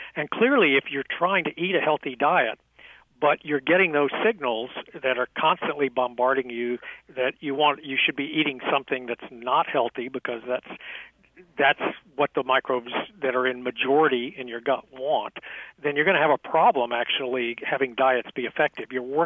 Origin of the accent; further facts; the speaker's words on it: Texas, United States; I grew up in Texas in the 1950s, and in addition to Mexican food, I probably ate a lot of fried chicken.